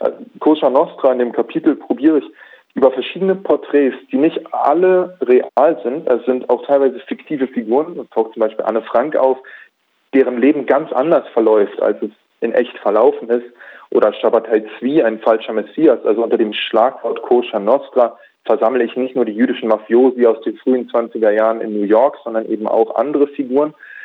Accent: Berlin, Germany; Ich bin ja nicht nur jüdisch, ich bin ja auch Berliner und ich habe studiert und ich bin Mann und ich komme aus einer Mittelschicht und so weiter und so, ich habe einen deutschen Pass

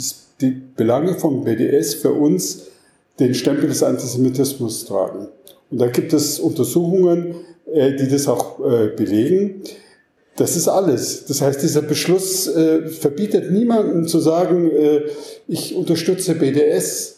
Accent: Germany; bin ich von dieser Thematik persönlich betroffen als Jude. Und Israel ist ein möglicher Zufluchtsort, wenn ich mein Heimatland Deutschland verlassen muss.

